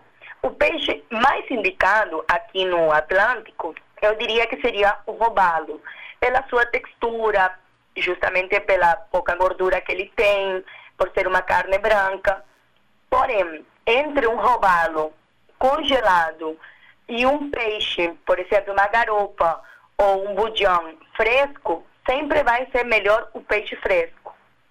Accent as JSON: {"language": "Portuguese", "region": "Lima", "country": "Peru", "second_language": "Portuguese", "said": "na parte do litoral de onde eu sou, de Lima"}